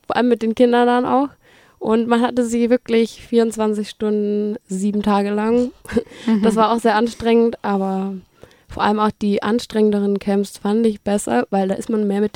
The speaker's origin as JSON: {"language": "German", "town": "Horb", "region": "Baden-Württemberg", "country": "Germany", "said": "ich bin 23 Jahre alt und ich komme aus Horb, 30 Kilometer flussaufwärts."}